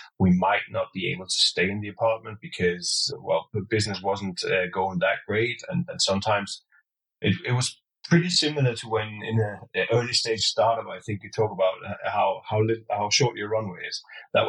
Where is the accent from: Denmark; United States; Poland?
Denmark; Copenhagen, Capital Region; I mean, I'm incredibly lucky being born in Copenhagen, I think, because growing up as a kid, I mean, it was easy.